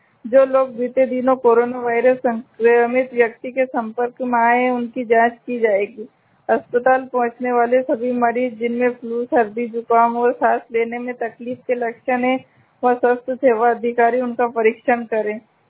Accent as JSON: {"language": "Hindi", "town": "Biaora", "region": "Madhya Pradesh", "country": "India", "said": "मैं ब्यावरा जिला राजगढ़ से हूँ।"}